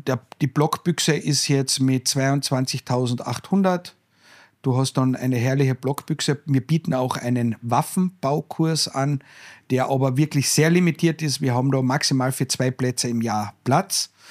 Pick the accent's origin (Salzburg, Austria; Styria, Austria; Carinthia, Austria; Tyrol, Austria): Carinthia, Austria; einen Messerbaukurs bei uns in Kärnten.